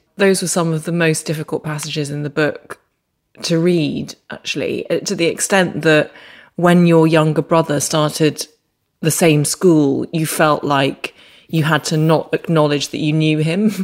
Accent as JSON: {"language": "English", "region": "Northern Ireland", "country": "United Kingdom", "tie": "born or raised there", "said": "I told you that I grew up in Northern Ireland."}